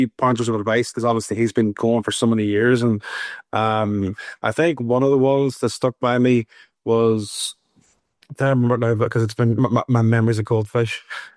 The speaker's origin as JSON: {"language": "English", "country": "Ireland", "said": "I mean, it's like people don't think that I'm Irish."}